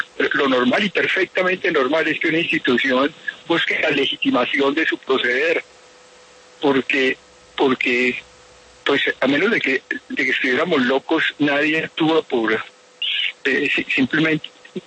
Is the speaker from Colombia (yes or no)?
yes; Colombia